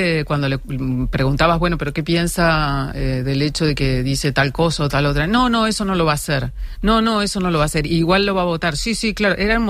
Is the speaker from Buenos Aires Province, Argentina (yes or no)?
yes; Junín, Buenos Aires Province, Argentina; yo soy de pueblo, de Junín, provincia de Buenos Aires